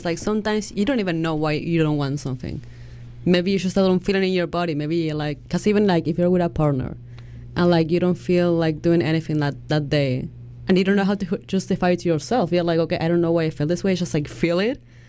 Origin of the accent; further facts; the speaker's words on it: Argentina; English is a second language; And, like, I'm from Argentina. So it's, like, a culture that, like, really is really touchy.